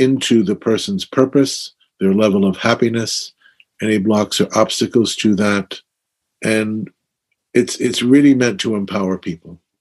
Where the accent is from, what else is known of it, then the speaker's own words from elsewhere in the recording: Brooklyn, New York, United States; The way I got hooked on the circus is when I was a kid growing up in Brooklyn.